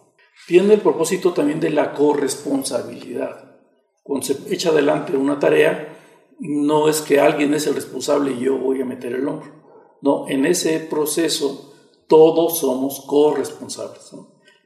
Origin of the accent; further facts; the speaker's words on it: Puebla, Mexico; now in San Cristóbal de las Casas, Mexico; soy originario del estado de Puebla